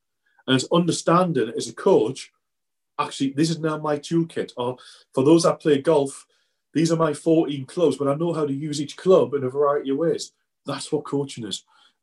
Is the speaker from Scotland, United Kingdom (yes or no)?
no; North East England, United Kingdom; I grew up in the Northeast. My uncle was a joiner, worked on the shipyards, swan hunters, on the River Tyne there